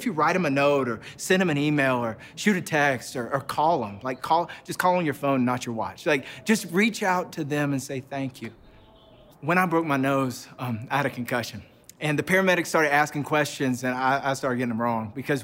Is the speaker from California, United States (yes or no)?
no; Georgia, United States; And I'm like, no way, like we're from Georgia. And he said, I'm from Gwinnett. And I'm like, no way, we're from Gwinnett.